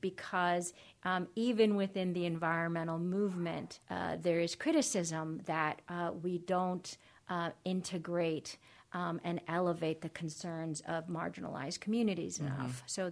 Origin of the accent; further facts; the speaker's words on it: Costa Rica; I'm originally from Costa Rica, and I grew up with a deep, deep appreciation, and a deep love, and a deep comfort in nature.